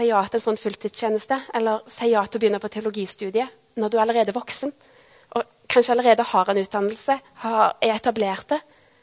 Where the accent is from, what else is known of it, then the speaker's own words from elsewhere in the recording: Avaldsnes, Rogaland, Norway; Mens jeg var med i ungdomsarbeidet i menigheten hjemme i Avaldsnes